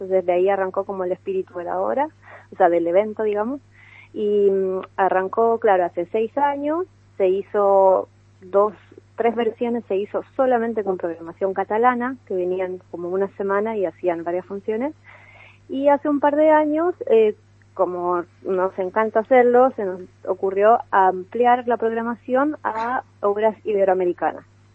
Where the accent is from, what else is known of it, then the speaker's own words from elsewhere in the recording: Chile; now in Argentina; Yo, por ejemplo, me crié en Chile